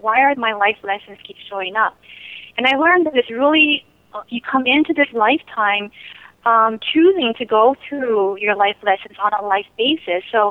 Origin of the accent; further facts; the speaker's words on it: Hawaii, United States; ever since I was a young child because I grew up in Hawaii. My father did Reiki, but, you know, I come from a very traditional Japanese family